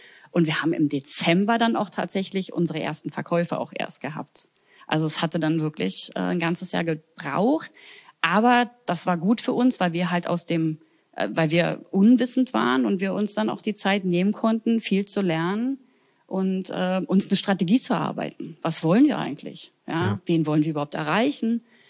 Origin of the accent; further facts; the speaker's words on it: Germany; first language German; weil meine Kollegin und ich, wir kamen beide aus Deutschland, das ist unsere Muttersprache, war natürlich relativ einfach.